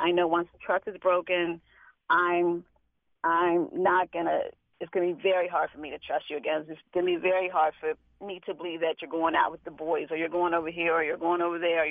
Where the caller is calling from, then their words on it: Washington, District of Columbia, United States; from Washington.